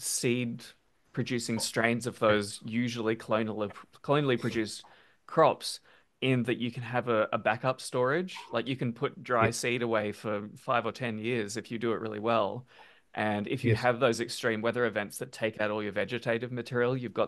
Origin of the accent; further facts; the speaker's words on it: Australia; as an Australian, I can relate to that.